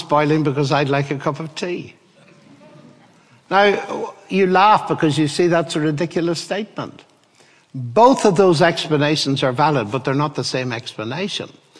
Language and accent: English; Ireland; Now, I come from Ireland. You may have recognized that on the way along.